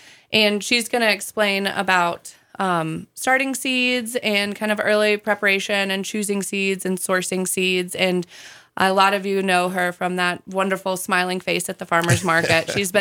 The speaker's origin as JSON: {"language": "English", "region": "East Coast", "country": "United States", "said": "Because I come from the East Coast. And so when I moved here, I was like, why can't we tap maples in this area?"}